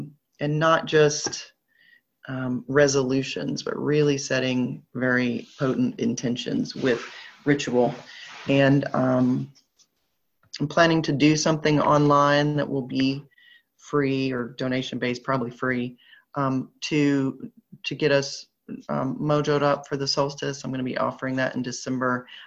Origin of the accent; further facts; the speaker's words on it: the South, United States; accent: Southern; Dijual Cool, that's my southern accent trying to say an Asian word.